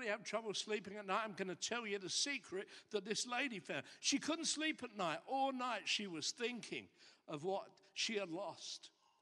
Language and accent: English; England, United Kingdom; Now, it doesn't mean that we have to stop being English. We can still be English